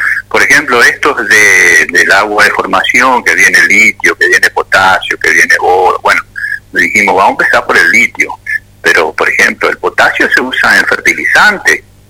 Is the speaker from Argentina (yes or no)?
yes; Argentina; Yo me siento menospreciado como argentino cuando escucho eso.